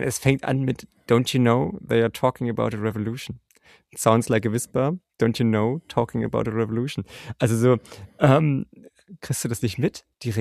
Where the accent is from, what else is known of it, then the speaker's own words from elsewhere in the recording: Berlin-Brandenburg, Germany; Also wir kommen aus Berlin-Brandenburg